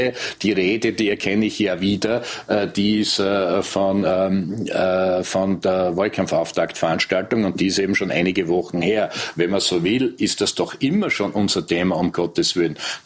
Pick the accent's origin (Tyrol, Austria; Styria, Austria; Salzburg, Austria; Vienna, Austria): Styria, Austria; ich kenne das ja von meiner Heimat, der Steiermark